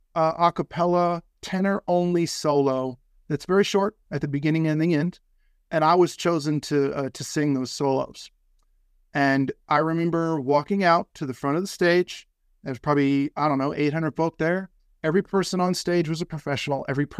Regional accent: Fayetteville, North Carolina, United States; a performance at Snyder Memorial Baptist Church in Fayetteville, North Carolina. Fayetteville is my hometown. And that was the first time that I conducted a concert in my hometown.

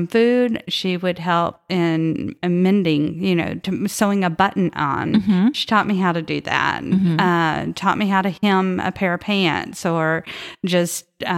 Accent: San Antonio, Texas, United States; I was born and raised here in the San Antonio area, and I married my husband and promptly moved to South Carolina.

